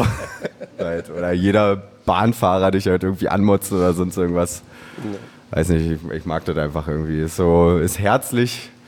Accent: Berlin, Germany; Ich bin geboren in Pankow. Das ist im nordöstlichen Teil von der Stadt. Sehr schöner Bezirk auf jeden Fall.

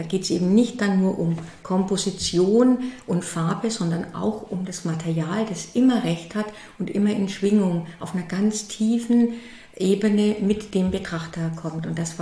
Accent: Berchtesgaden, Bavaria, Germany; born there; now in Würzburg, Germany; Und ich bin in Oberbayern geboren, in Berchtesgaden, und lebe aber jetzt im schönen Würzburg am Main.

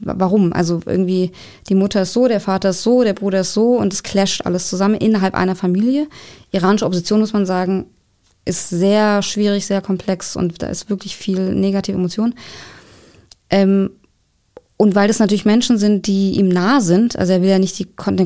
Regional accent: Southern Germany, Germany; ich komme aus dem Süden

